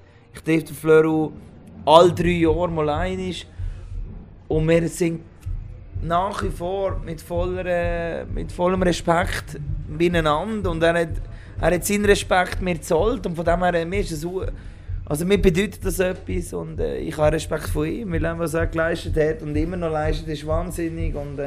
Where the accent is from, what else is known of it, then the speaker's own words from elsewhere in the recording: Switzerland; Ich meine, wir sind Schweizer Musiker, eine Schweizer Band.